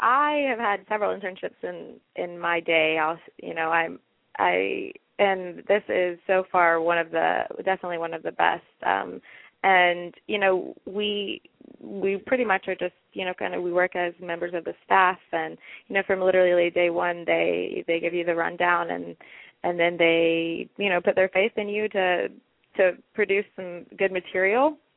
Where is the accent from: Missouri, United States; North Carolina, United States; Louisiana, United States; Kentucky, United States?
Kentucky, United States; Lexington; now in Middleburg, United States; I am. I grew up in Lexington. Both my parents still live there. I went to the University of Kentucky, and I just moved up here to Middleburg for the internship in January.